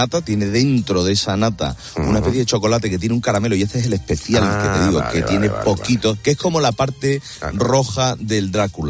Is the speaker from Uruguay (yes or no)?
no; Estella, Navarre, Spain; A mí el de mantecao que sirven en mi pueblo, en Estella, en Navarra, Es espectacular.